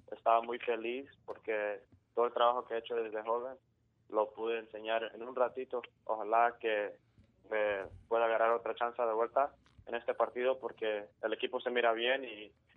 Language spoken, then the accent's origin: Spanish; Houston, Texas, United States; born there; Pues yo nací en Houston, Texas